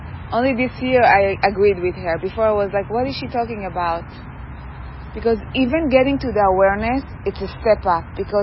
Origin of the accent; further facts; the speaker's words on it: Israel; I grew up in Israel. This is where I grew up there. This is where I went to school. My family are all there